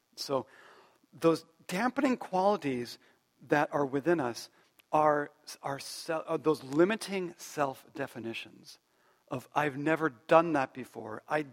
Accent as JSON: {"language": "English", "town": "Bethel Park", "region": "Pennsylvania", "country": "United States", "tie": "born or raised there", "said": "I had one of those coaches growing up in Bethel Park, which Shanti and I both have this connection with Bethel Park, Pennsylvania"}